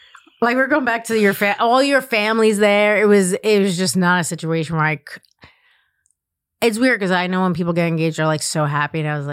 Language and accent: English; New York, United States; I don't know if it's like being a New Yorker or where I grew up, but we kind of all had that same sense of humor.